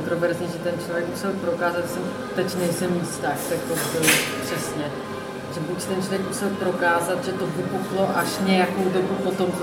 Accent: Prague, Czechia; Myslím, že otázka jsem z Prahy, ta odpověď jsem z Prahy, že je super

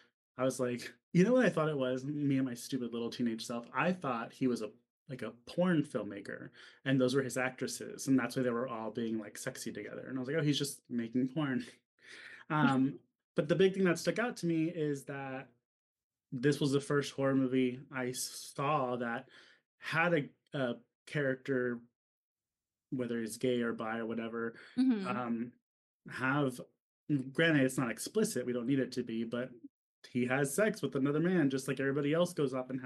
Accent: Texas, United States; You know, I live in Texas. I'm from Texas.

